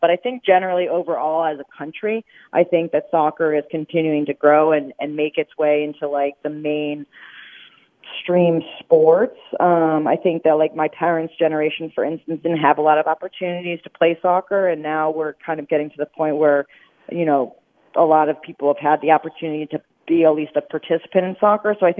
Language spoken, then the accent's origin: English; New Jersey, United States; And, you know, I grew up in New Jersey, so I'd go to Rutgers University women's soccer games and Princeton University soccer games.